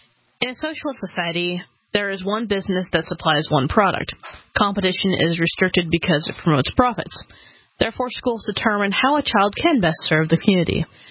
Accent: Idaho, United States; also born or lived in South Dakota; In Idaho the majority of my life

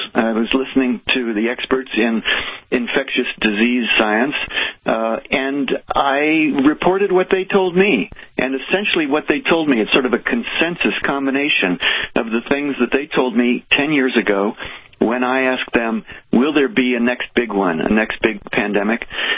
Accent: Cincinnati, Ohio, United States; I grew up in Cincinnati, and as a kid, I was always interested in two things, the natural world and writing.

